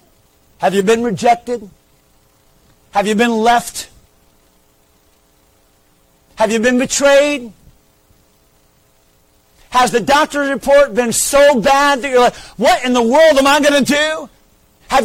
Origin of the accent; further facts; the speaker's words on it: Connecticut, United States; I went back to Connecticut. I'm from Connecticut. I went back to Connecticut to start a church.